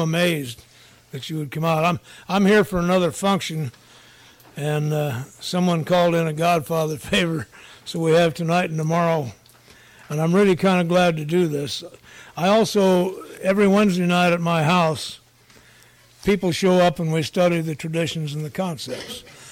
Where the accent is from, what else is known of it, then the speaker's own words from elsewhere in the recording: Colorado, United States; And I'm from Colorado, and it's so dry right now we can't even breathe.